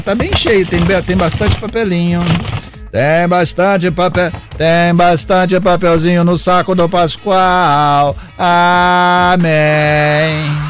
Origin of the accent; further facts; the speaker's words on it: Belo Vale, Minas Gerais, Brazil; Eu sou de Belo Vale.